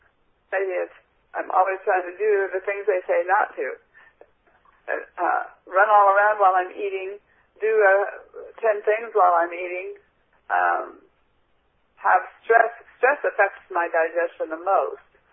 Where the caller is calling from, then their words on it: Vashon, Washington, United States; I'm calling from Vashon, Washington.